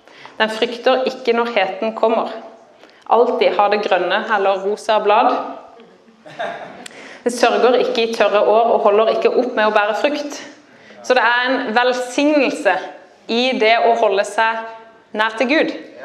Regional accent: Agder, Norway; accent: Sørlandet dialect; moved away; Nå har jeg vel bodd 8 år vekk fra Sørlandet

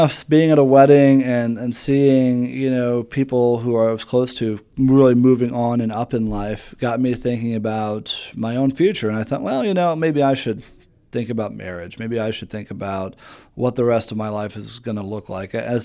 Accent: Fairmount, Indiana, United States; From Fairmount, Indiana. So that's off of exit 255 on I-69, halfway between Fort Wayne and Indianapolis.

